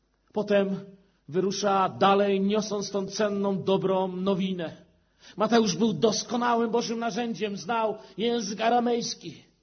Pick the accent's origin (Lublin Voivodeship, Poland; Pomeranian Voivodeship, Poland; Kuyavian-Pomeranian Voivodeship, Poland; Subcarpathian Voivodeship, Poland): Lublin Voivodeship, Poland; Chełm; jestem z Chełma. Chełm się różni od waszych rejonów. Chałpinki, mówią na to Polska B. U nas bociany zawracają, wiecie, bo nie ma gdzie dalej lecieć. Parę kilometrów za Chełmem już jest granica i zupełnie inny świat. Taka Polska B.